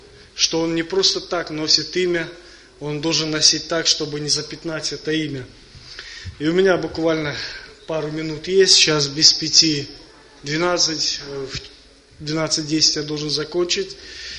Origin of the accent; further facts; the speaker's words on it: Grodno, Grodno Region, Belarus; now in Israel; Я в Израиле 3,5 года. До этого я 11 лет, я сам из Беларуси, из Гродно, 11 лет ходил в церковь, библейские христиане